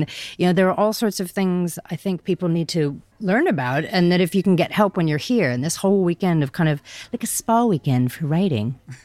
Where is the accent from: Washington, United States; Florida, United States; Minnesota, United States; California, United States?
Washington, United States; Seattle; I love Seattle. And I'm from Seattle.